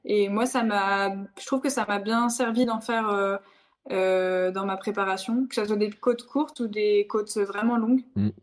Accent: North, France; Après, je viens du Nord, donc j'ai l'habitude.

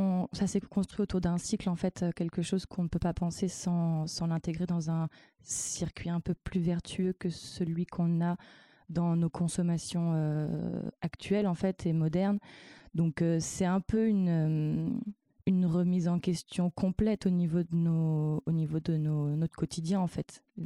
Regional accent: Provence-Alpes-Côte d'Azur, France; moi j'ai grandi dans le Vaucluse, c'est un lieu très, très productif, notamment en fruits et en légumes.

